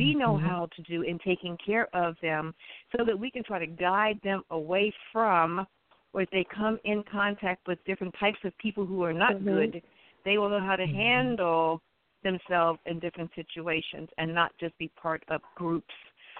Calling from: Columbus, Ohio, United States; I'm calling from Columbus, Ohio.

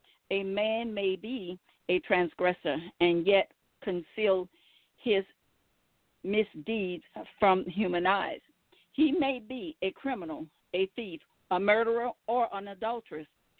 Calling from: Baton Rouge, Louisiana, United States; I'm calling from Baton Rouge, Louisiana.

